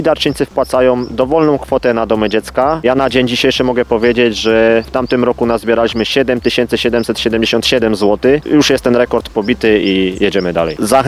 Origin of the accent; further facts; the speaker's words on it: Orzesze, Silesian Voivodeship, Poland; Jadę ja z Orzesza i kolega z Siemianowic Śląskich.